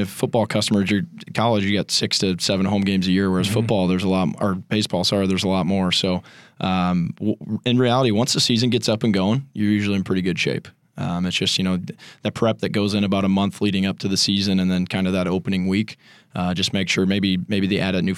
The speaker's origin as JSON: {"language": "English", "town": "St. Louis", "region": "Missouri", "country": "United States", "tie": "born or raised there", "said": "I was born and raised in St. Louis."}